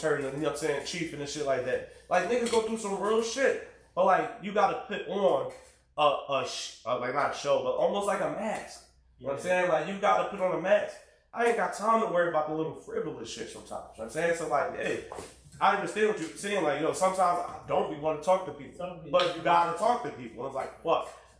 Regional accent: Philadelphia, Pennsylvania, United States; trying to figure out what it was like growing up in South Philly, the concrete jungle, you know what I'm saying?

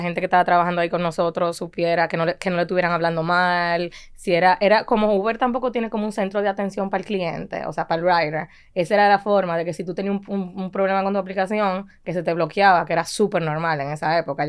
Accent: Dominican Republic; Ahí yo era literal la única dominicana en la oficina. Entonces, mi forma de hablar era el chiste más grande.

